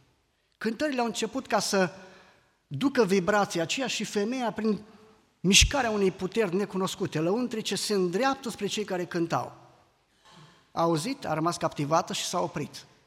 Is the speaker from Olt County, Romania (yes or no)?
yes; Olt County, Romania; Vin din Olt, o zonă care, așa cum este, oameni cu diferite probleme, cu diferite situații